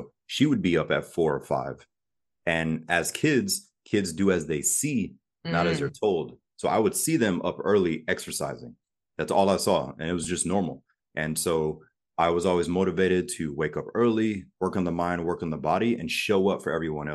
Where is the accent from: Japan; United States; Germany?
Germany; So as a child, I grew up in Germany. We were stationed in Germany. Oh. My mother's German.